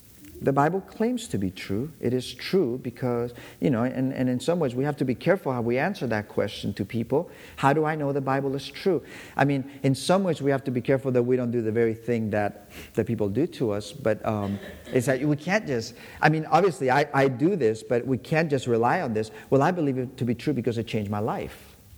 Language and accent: English; India; I was raised in India.